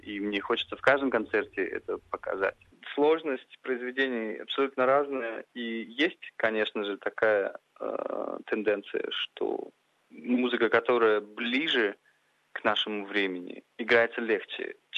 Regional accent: Novosibirsk, Novosibirsk Oblast, Russia; Я рос в Новосибирске.

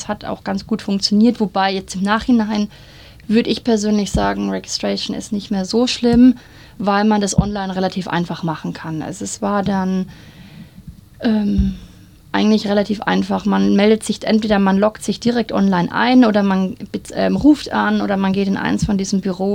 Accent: Munich, Bavaria, Germany; now in Australia; Ich bin 27 Jahre alt und komme aus München.

